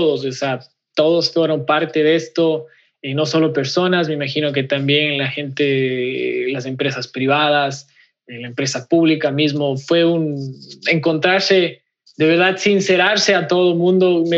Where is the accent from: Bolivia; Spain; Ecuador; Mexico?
Ecuador; yo soy un ecuatoriano que primero no conozco Medellín